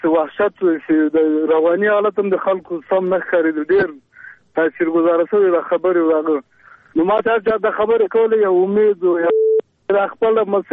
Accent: Logar, Afghanistan; زه خپله د لوګر ولایت یم، کلی مو همالته ده، خپل کلي ته تللی یم.

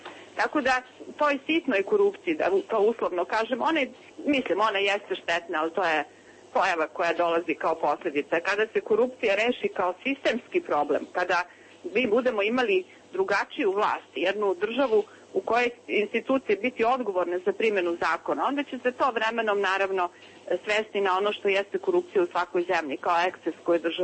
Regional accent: Serbia; Kod nas u Srbiji je to problem i parlamenta i finansiranja političkih stranaka.

